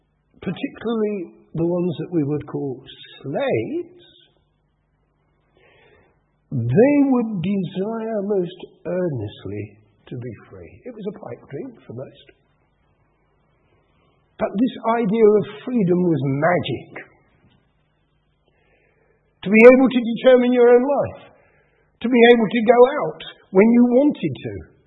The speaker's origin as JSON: {"language": "English", "region": "London", "country": "United Kingdom", "tie": "born or raised there", "said": "Now, I grew up in the war years. From the ages of 5 till 10, I grew up in London, except when I was evacuated in the war years."}